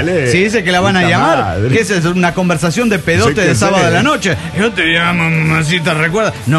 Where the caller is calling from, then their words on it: Morelia, Michoacán, Mexico; de Morelia, Michoacán.